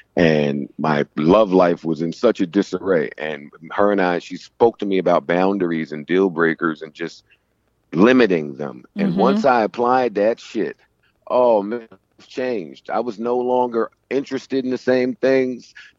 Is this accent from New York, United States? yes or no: yes; New York, United States; also born or lived in New Jersey; My life was in New Jersey from that point on, but I'm originally from New York.